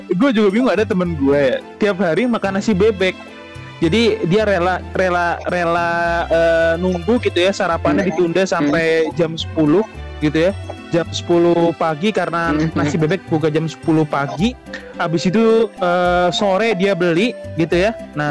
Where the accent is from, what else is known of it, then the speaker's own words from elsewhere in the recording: Java, Indonesia; kita orang Jawa nyebutnya uritan ya